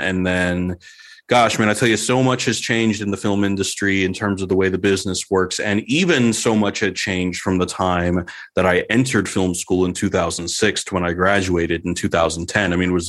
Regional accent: Texas, United States; And, you know, I'm from Texas, so I speak Texas Spanglish.

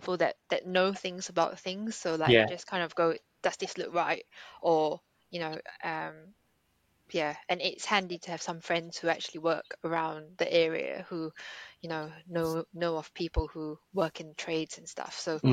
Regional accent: Singapore; I grew up in Singapore

